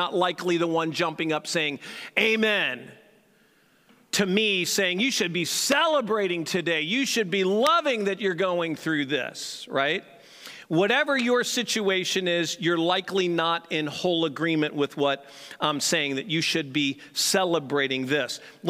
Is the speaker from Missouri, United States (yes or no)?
yes; St. Louis, Missouri, United States; We grew up together in St. Louis